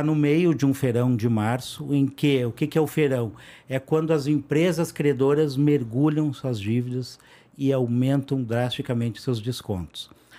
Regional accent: Rio Grande do Sul, Brazil; Eu, né, sou gaúcho, comecei no Rio Grande do Sul, repórter por muitos anos, editor por muitos anos, editor-chefe, dirigi veículos de comunicação. Trabalhei um pouco em rádio no Rio Grande do Sul, depois me transferi para Santa Catarina

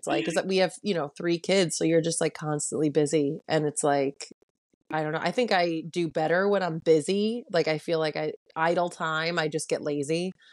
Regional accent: Connecticut, United States; Well, so I am from Connecticut, and I went to school in Long Island

